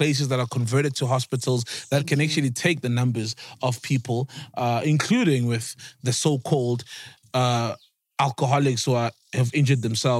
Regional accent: South Africa; I'm South African.

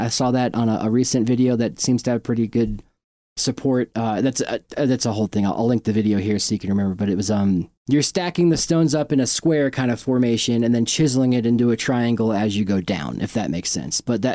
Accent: New York, United States; I learned about the Iroquois growing up in New York all the time and how they influenced the American government.

